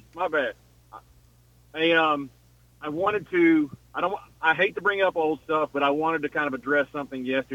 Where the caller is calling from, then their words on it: Manhattan Beach, California, United States; Manhattan Beach